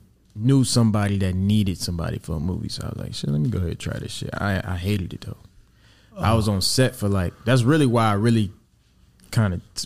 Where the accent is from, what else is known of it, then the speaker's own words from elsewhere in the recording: Pontiac, Michigan, United States; my dad was, like, a engineer in my hometown, Pontiac.